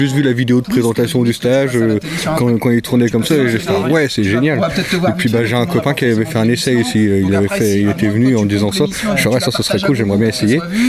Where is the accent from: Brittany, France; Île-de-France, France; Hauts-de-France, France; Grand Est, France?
Grand Est, France; Troyes; Je viens de Troyes.